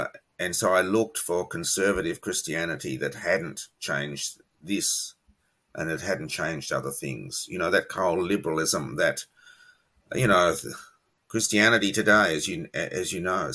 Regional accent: Australia; I was an Anglican. So, you know, I'm an Aussie, an Australian. I was raised an Anglican.

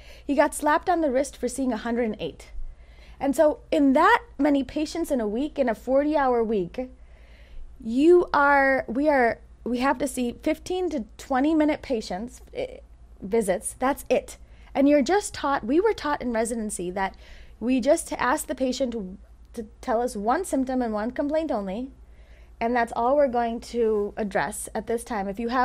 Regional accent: Illinois, United States; So I am born and raised in Illinois.

